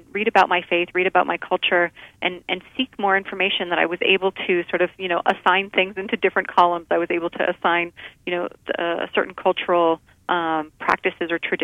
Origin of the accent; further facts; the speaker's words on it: United States; I'm an American. I know that.